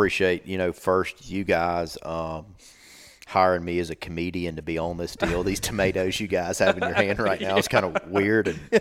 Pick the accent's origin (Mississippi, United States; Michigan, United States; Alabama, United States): Alabama, United States; Stepping back, childhood, you know, I grew up in South Alabama, and we had, you know, 15 acres around my house.